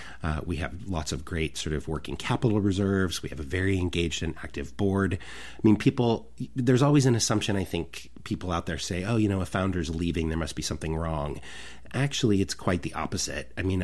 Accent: Hillsboro, Oregon, United States; I'm originally born and raised in Hillsboro, graduated from Hill High. And when I was living in Hillsboro as a kid

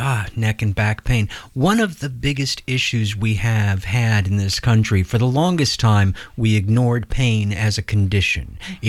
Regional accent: Iowa, United States; When I was growing up in Iowa, those were things that we took, we just took for granted

